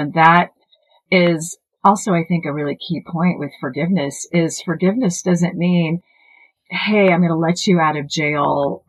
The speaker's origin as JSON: {"language": "English", "region": "California", "country": "United States", "tie": "born or raised there", "said": "And then also growing up in California in the 70s and 80s, we had some sort of fruit fly."}